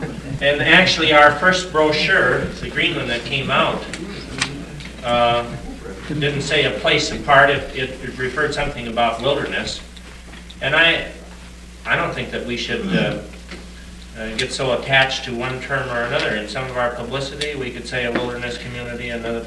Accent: Midwest, United States; I would say that as a Midwesterner, and as this being a new idea to me

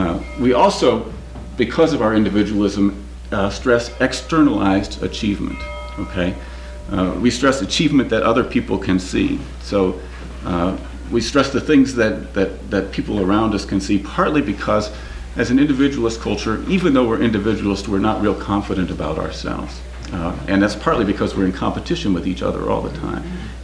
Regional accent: United States; I'm probably more interested in my life as an American in personality.

